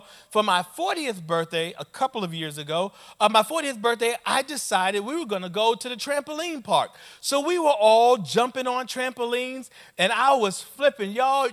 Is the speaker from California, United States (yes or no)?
no; New York, United States; So all of you who think that I'm walking with a limp because I'm a gangster and I'm from New York, nah, actually, I got a little bit of a problem.